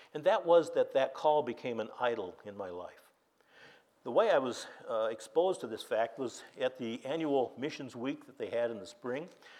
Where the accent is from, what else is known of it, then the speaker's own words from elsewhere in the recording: Oregon, United States; Now, you've got to understand, I grew up in Western Oregon.